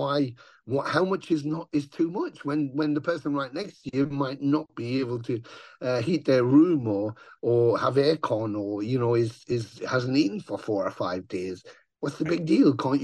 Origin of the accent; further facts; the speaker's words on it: Ontario, Canada; when I was growing up in Ontario.